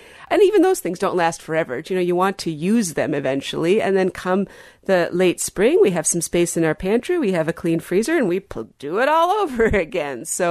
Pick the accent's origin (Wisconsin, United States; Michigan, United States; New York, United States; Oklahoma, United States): Wisconsin, United States; And of course, I'm from Wisconsin, so I got to get good cheese plugs in.